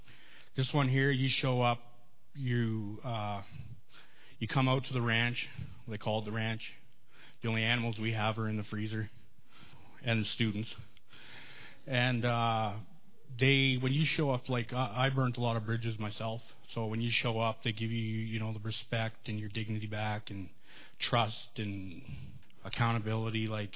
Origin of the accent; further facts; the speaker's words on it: Fort Macleod, Alberta, Canada; also born or lived in Edmonton; I was born in Edmonton. Go Calgary. No shoes. All right. Okay. I was raised on a piece of God's green earth 16 miles south of Fort